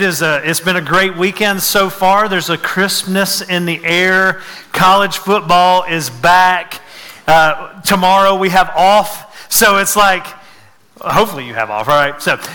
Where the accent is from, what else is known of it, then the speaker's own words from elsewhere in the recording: Conyers, Georgia, United States; There was bumper stickers in our hometown, or in my hometown and around the area, that said, Conyers, Georgia, eat, sleep, and see Mary.